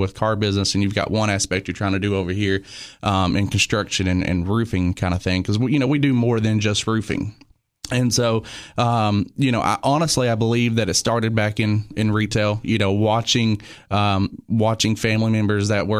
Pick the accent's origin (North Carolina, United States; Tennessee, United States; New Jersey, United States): Tennessee, United States; Sparta; But, you know, I grew up over in Sparta, Tennessee. And, you know, my dad made us work. I grew up on a farm.